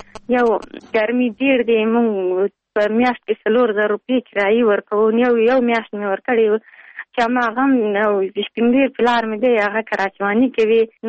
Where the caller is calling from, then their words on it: Pul-e Khumri, Baghlan, Afghanistan; موږ د ولسوالۍ طالب وفاق نه مهاجر شوي، دلته د پلخمري کې راغلي وو.